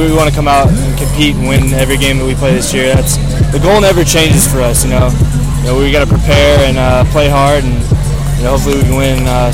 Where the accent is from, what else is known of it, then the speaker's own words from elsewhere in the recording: Atlanta, Georgia, United States; also born or lived in Boston; now in North Carolina, United States; I'm from all over. I'm originally from Atlanta. I went to high school in Boston.